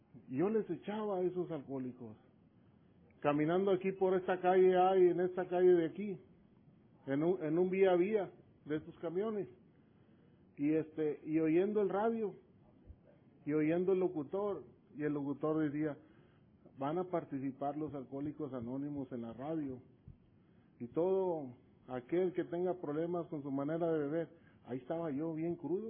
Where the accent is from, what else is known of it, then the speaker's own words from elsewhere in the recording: San Antonio, Texas, United States; Yo de aquí soy, de San Antonio.